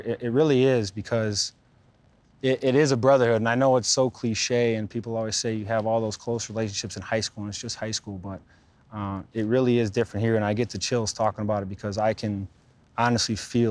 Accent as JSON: {"language": "English", "town": "Pewaukee", "region": "Wisconsin", "country": "United States", "tie": "born or raised there", "said": "Pewaukee, man. It was. Everybody knows everybody, whether it was playing street hockey in the cul-de-sac, or we used to have our backyard and our two neighbors."}